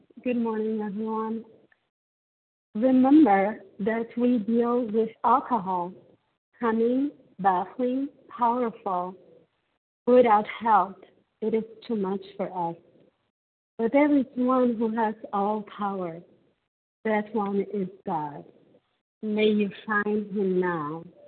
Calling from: Brazil; I'm a recovered compulsive overeater, owned by God's grace and mercy, and I'm calling from Brazil.

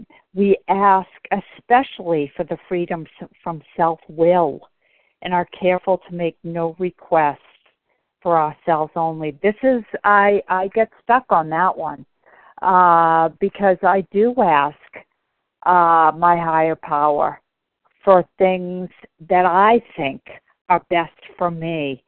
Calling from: Bedford, Massachusetts, United States; I'm calling from Bedford, Mass.

